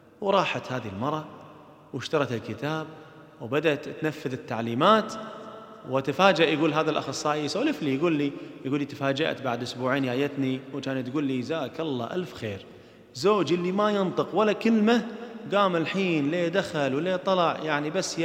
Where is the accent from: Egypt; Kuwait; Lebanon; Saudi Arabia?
Kuwait; واحدة من القصص المشهورة عندنا في الكويت